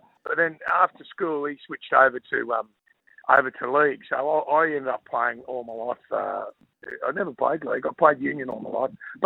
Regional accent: Bondi, New South Wales, Australia; Well, look, I grew up in Bondi and Bondi Junction

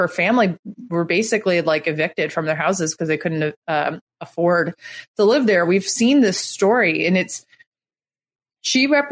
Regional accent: United States; Granted, I'm an American, like, blah, blah, blah.

